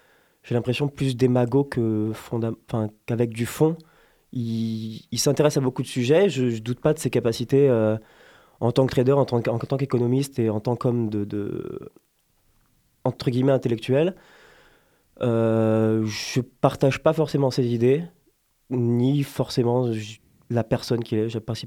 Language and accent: French; Corsica, France; moved away as an adult; De Corse, de la Haute-Corse.